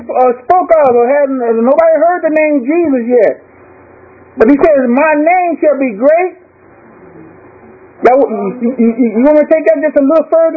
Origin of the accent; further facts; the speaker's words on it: Richmond, California, United States; also born or lived in Martinez, California; I was born right there in Martinez, California, and raised in Richmond, California.